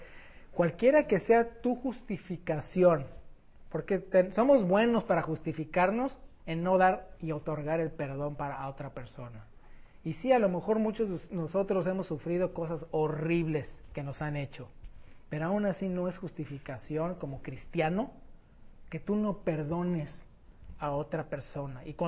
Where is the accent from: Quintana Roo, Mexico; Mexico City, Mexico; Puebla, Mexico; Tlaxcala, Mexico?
Mexico City, Mexico; me acuerdo cuando me llevaba a la escuela de chico en el DF, con todo el tráfico de locura ahí